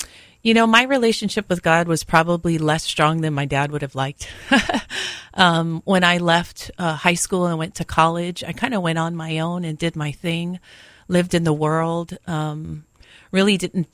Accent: Kaneohe, Hawaii, United States; I grew up in Kaneohe, born and raised there most of my life. Went to school in town at University Lab School, but pretty much born and raised in the country.

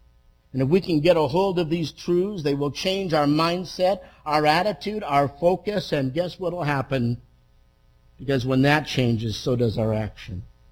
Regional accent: United States; I'm of Italian descent. I'm an American.

